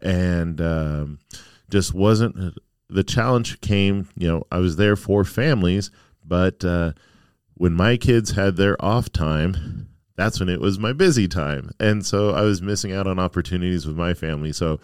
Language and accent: English; Phoenix, Arizona, United States; Because one of the things growing up in Phoenix was there's nothing really to do.